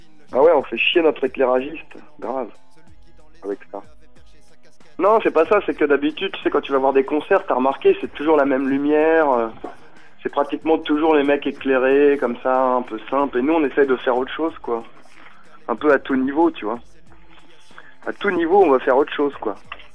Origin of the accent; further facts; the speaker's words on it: Bourgogne-Franche-Comté, France; Ouais, moi j'ai grandi presque là-bas, hein. J'allais chez ma grand-mère, alors tu vois, je connais bien.